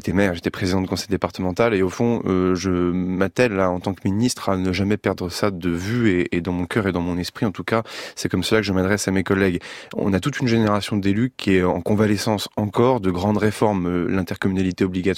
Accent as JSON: {"language": "French", "region": "Normandy", "country": "France", "said": "je viens de Normandie"}